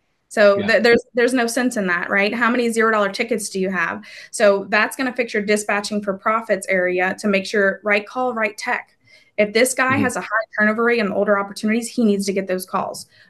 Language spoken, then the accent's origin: English; New Orleans, Louisiana, United States; walking into a group of 35 technicians from Mobile, Alabama, and I'm from New Orleans.